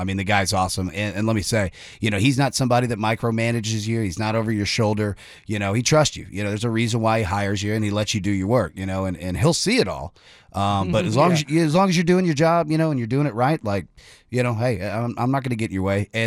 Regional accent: Fort Worth, Texas, United States; also born or lived in Knoxville; now in Nashville, United States; Fort Worth, Texas originally. Now I've lived here in Tennessee for a while. Lived in Knoxville for a little bit. I've lived here in Nashville for a good bit.

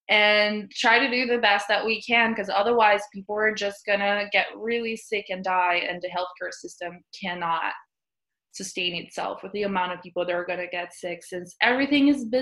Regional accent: Brazil; now in Brooklyn, United States; I'm located in Brooklyn, New York, and I'm originally from Brazil.

